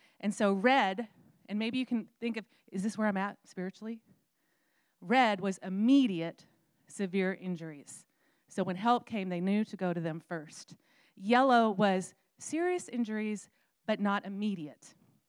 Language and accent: English; Texas, United States; now in Seattle, United States; Y'all know I'm from Texas. And when I first came here, I didn't want to stay here.